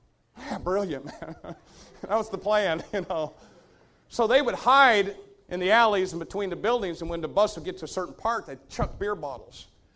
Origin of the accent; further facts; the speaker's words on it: Jacksonville, Florida, United States; You know, I'm from Jacksonville, and we're country.